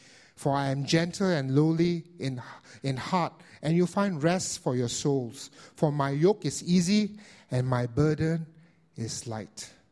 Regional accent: Indonesia; In my home country of Indonesia, we're going to elect a new president in April.

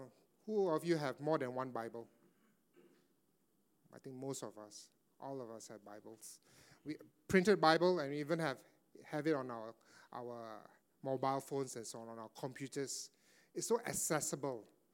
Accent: Singapore; Our identity is not rooted in me being a Singaporean

